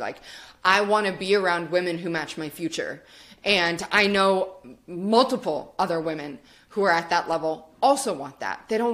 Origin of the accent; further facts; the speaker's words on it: Canada; my husband's Australian, I'm Canadian